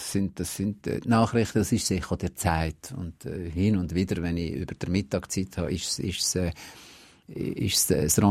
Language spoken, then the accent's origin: German; Basel, Basel-Stadt, Switzerland; ich bin in Basel aufgewachsen.